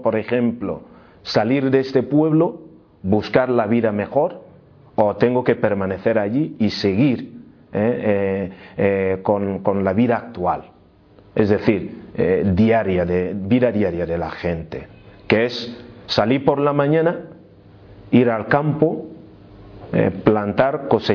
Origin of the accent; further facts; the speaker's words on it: South West, Nigeria; Spanish is a second language; now in Murcia, Spain; yo soy de Nigeria, para empezar, y nacido en 1979, y hoy, por la gracia de Dios, vivo en Murcia, en España. Yo soy de la parte del suroeste de Nigeria, donde la mayoría de la gente son cristianos.